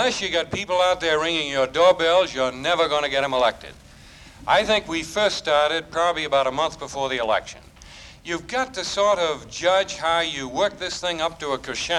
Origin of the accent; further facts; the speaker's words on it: Maine, United States; and I come from Maine, incidentally, originally. This is why I sound like Kennedy occasionally.